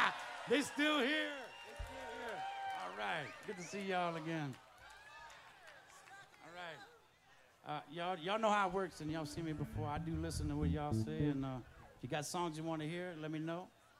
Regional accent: Houma, Louisiana, United States; I'm from South Louisiana, to a town called Houma, down on the Gulf Coast.

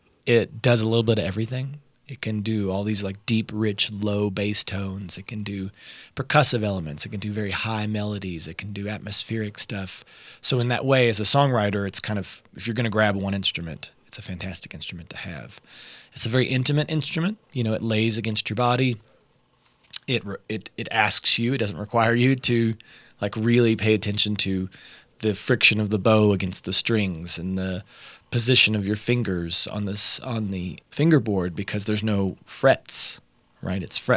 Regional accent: Kentucky, United States; Being born and raised in Kentucky is to be born in the middle.

